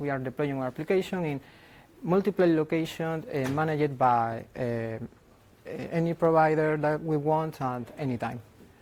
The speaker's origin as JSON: {"language": "English", "town": "Madrid", "region": "Community of Madrid", "country": "Spain", "said": "I come from Madrid, Spain"}